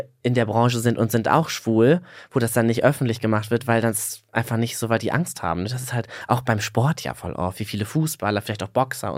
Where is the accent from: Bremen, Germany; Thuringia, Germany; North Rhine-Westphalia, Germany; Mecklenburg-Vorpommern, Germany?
North Rhine-Westphalia, Germany; Herne; Also ich bin in Herne aufgewachsen